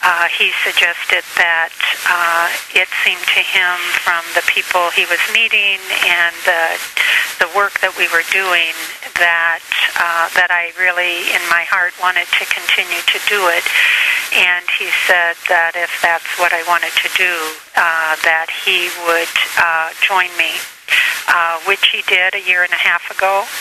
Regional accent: Wisconsin, United States; Well, I am a grandmother from Wisconsin.

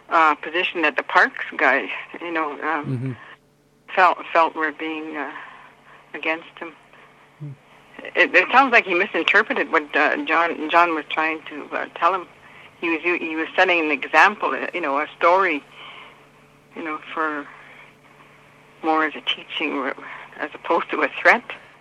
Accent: Bear Island, Ontario, Canada; I come from Bear Island, Lake Tomogamy

